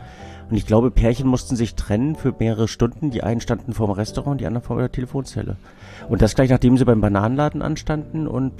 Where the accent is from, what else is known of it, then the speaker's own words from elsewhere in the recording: Binz, Mecklenburg-Vorpommern, Germany; Ich bin in Binz groß geworden.